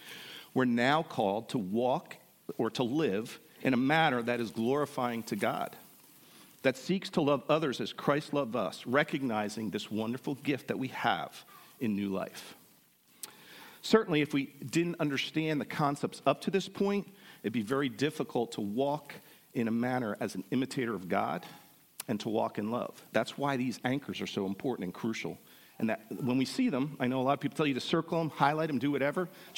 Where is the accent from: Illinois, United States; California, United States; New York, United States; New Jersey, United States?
New Jersey, United States; And growing up in New Jersey, of course, taking over a family business could be quite lucrative